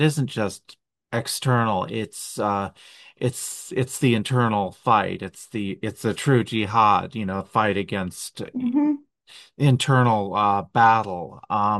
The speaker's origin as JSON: {"language": "English", "region": "New Jersey", "country": "United States", "tie": "born or raised there", "said": "I grew up in South Jersey, and I was literally hunted by people."}